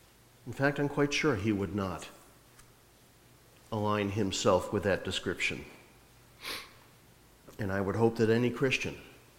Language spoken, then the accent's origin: English; Meriden, Connecticut, United States; You could probably think of places in Connecticut you might say that about, including my hometown. Can anything good come out of Meriden?